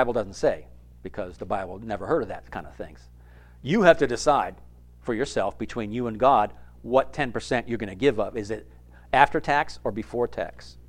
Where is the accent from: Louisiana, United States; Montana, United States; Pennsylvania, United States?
Pennsylvania, United States; Philadelphia; And we're from Philadelphia, where they didn't have city wage tax withholding.